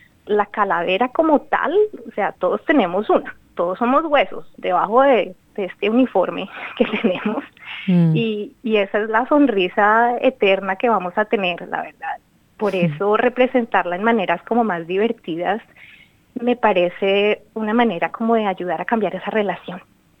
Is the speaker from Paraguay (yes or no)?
no; Colombia; Creciendo en Latinoamérica, rodeada de tantas historias, de simbolismo, de fe